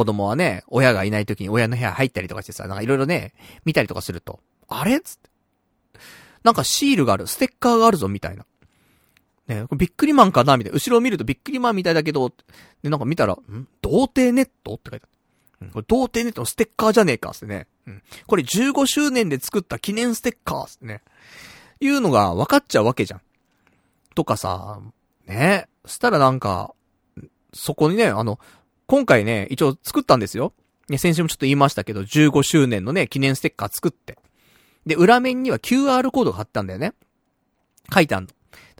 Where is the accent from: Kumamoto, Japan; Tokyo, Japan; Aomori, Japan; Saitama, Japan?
Saitama, Japan; その地元が埼玉だから。